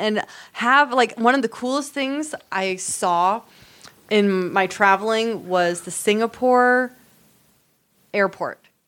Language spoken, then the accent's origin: English; United States; And I never wanted to tell people I was from the United States.